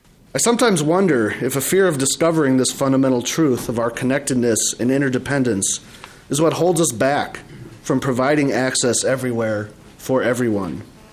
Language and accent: English; Hopkins, United States; I grew up in Hopkins, went away to college, and decided to pursue my graduate studies at the University of Michigan in Ann Arbor.